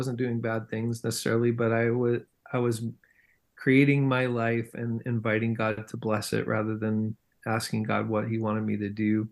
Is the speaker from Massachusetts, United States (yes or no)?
no; Seattle, Washington, United States; now in Nampa, United States; growing up in Seattle, big city kid, we would come visit NNU out here in the sticks. Now I live here, but in Nampa